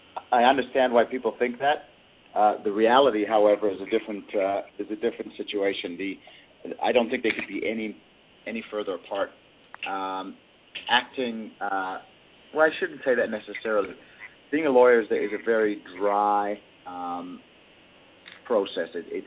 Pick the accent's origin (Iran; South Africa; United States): South Africa; growing up in South Africa during apartheid, I had it pretty good.